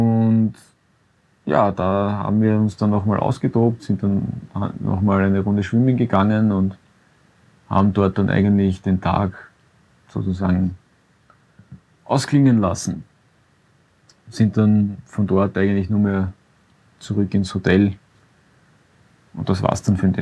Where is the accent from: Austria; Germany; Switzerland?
Austria; wie man bei uns so sagt. Also Pilze sind ja bei uns in Österreich Schwammerl.